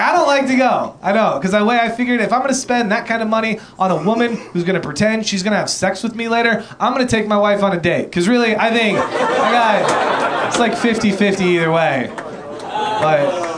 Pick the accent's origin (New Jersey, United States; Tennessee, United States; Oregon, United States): Oregon, United States; Portland; I'm from Portland, Oregon. That is the strip club capital of the lower 48.